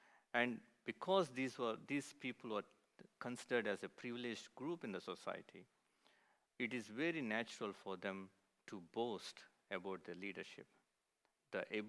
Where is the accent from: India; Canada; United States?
India; I was born and brought up in India